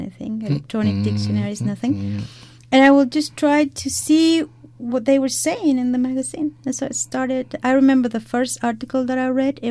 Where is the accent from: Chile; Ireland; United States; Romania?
Chile; Temuco, Araucanía; English is a second language; now in Santiago, Chile; Yes, yeah. Beautiful place. My hometown, actually.